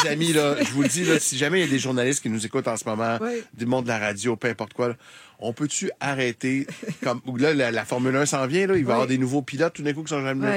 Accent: Paris, Île-de-France, France; Deux secondes, je suis parisienne, je sais reconnaître une défaite quand je la vois.

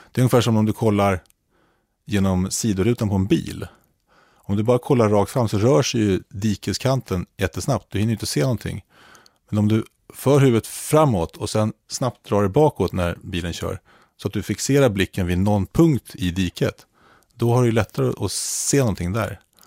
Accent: Stockholm, Stockholm County, Sweden; jag är uppväxt i Stockholm.

